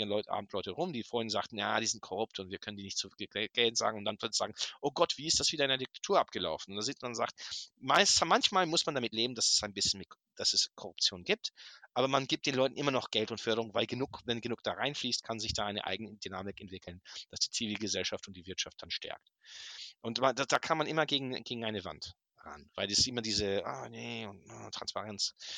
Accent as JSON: {"language": "German", "town": "Hanover", "region": "Lower Saxony", "country": "Germany", "said": "jetzt sehe ich als Hannoveraner. Wir sind natürlich ganz clean in Hannover."}